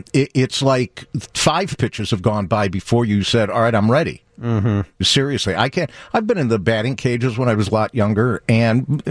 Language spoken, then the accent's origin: English; Illinois, United States; So, but my dad, who I think secretly was a Sox fan, even though we grew up on the North Side.